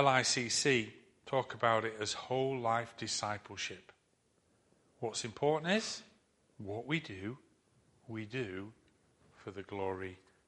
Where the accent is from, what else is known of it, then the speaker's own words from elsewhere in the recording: Harrogate, Yorkshire and the Humber, United Kingdom; I grew up in Harrogate, in a Methodist church in Harrogate